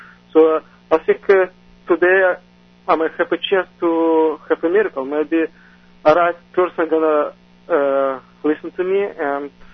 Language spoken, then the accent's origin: English; Ukraine; I'm from Ukraine, yes.